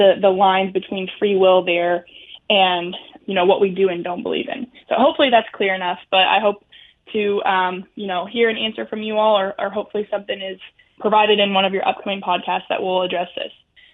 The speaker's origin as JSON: {"language": "English", "town": "Louisville", "region": "Kentucky", "country": "United States", "said": "I am from Louisville, Kentucky"}